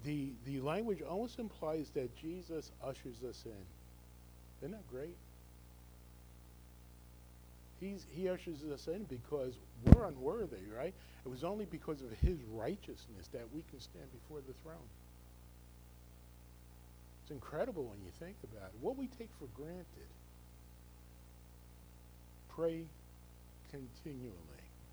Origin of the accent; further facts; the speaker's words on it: New Jersey, United States; Parallel parking is not a problem for me. I grew up in North Jersey.